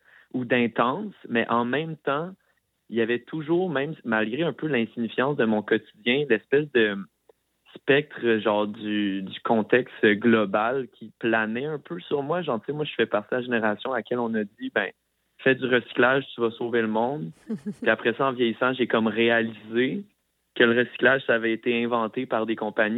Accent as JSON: {"language": "French", "town": "Saint-Hyacinthe", "region": "Quebec", "country": "Canada", "tie": "born or raised there", "said": "Moi, j'ai grandi à Saint-Hyacinthe. Fait que c'est un peu cette adolescence-là dans un environnement transitoire, très... tu sais, comme... C'est très... comme banlieue."}